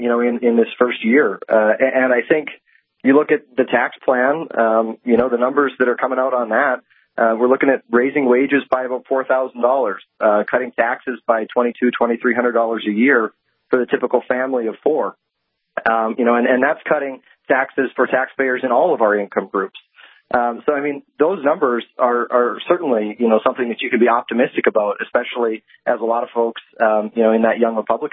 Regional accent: Langdon, North Dakota, United States; now in Fargo, United States; Originally from northeast corner of the state up in Langdon.

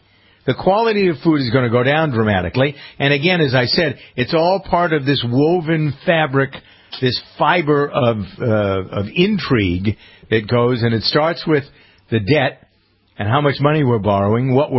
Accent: Massachusetts, United States; when I grew up in Massachusetts, there were 600 dairy farms in Massachusetts.

